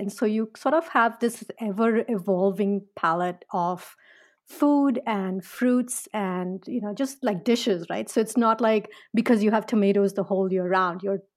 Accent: Mumbai, Maharashtra, India; I will never say Mumbai. I'm from Bombay. It just sounds really weird.

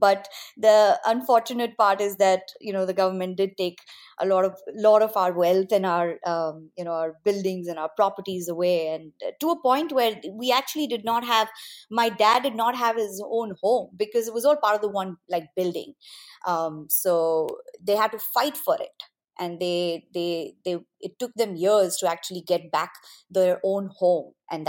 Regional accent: Dar es Salaam, Tanzania; also born or lived in Mwanza; So I was born in Mwanza, which is basically non-part of Tanzania. And I lived there probably, I'm guessing, 3 or 4 years. Until like my parents moved out to Dar es Salaam, which is a much bigger city.

